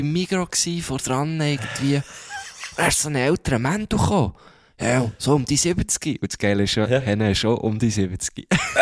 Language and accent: German; Bern, Switzerland; ja, von Bern